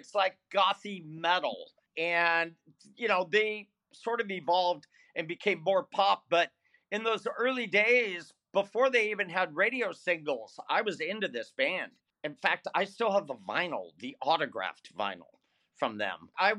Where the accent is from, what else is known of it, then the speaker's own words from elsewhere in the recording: California, United States; Me and all my friends, I grew up in Northern California.